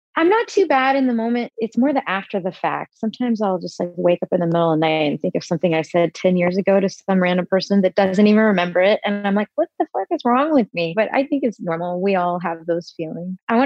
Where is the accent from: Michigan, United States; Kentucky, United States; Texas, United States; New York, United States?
Texas, United States; I loved growing up in Texas. It was a good place to grow up.